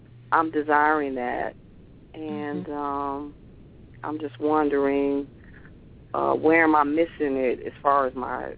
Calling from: Detroit, Michigan, United States

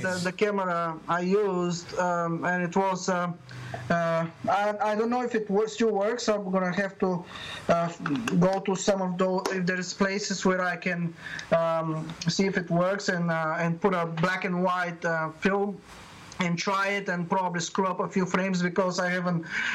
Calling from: Perth, Western Australia, Australia; Yeah, I'm calling from Perth, Western Australia.

